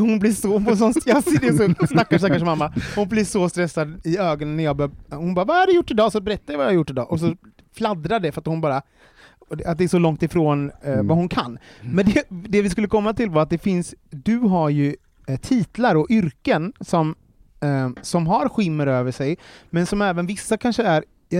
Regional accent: Gothenburg, Västra Götaland County, Sweden; gick ifrån Hjällbo, jag är uppvuxen i orten i Göteborg

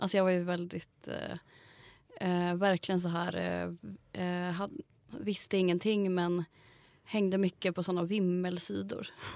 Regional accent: Linköping, Östergötland, Sweden; Utanför, jag är född på en bondgård utanför Linköping.

